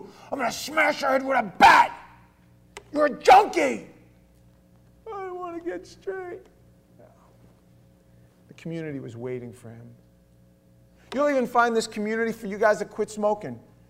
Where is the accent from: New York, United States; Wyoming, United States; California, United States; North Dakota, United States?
New York, United States; New York City; But I come from New York. I come from the city.